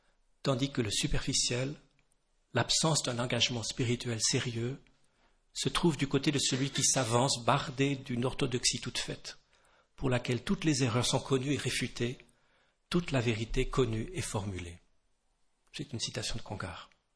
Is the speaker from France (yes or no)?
no; Canada; je suis Canadien d'origine